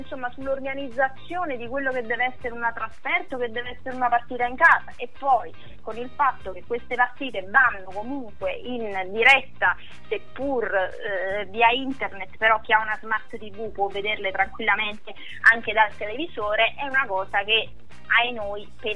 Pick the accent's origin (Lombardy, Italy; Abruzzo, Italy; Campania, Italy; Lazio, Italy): Campania, Italy; Salerno; io sono di Salerno, tifo per la Salernitana